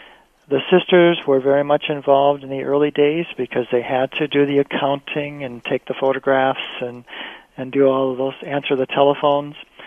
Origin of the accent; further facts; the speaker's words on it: Iowa, United States; And so I ended up moving to Alabama. I'm from Iowa originally